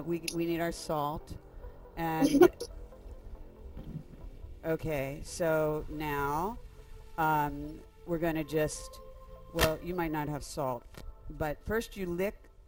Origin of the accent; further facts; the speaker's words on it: Philadelphia, Pennsylvania, United States; And I understand you spent some time in Philly, which is my hometown.